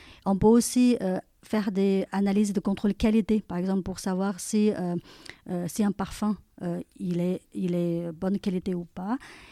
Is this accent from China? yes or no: yes; China; moved away as an adult; now in France; je suis née en Chine et j'ai fait mes études jusqu'au master. Donc, c'est après bac avec 5 ans plus des études. Et ensuite, après le master en Chine, je suis arrivée en France pour faire une thèse.